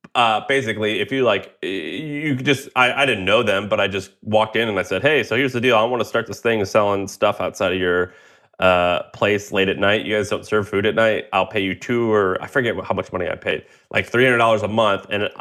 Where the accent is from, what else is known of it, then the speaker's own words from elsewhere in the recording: Missouri, United States; so I'm from Missouri and I've hung out a lot in Tennessee and Alabama and all these small towns.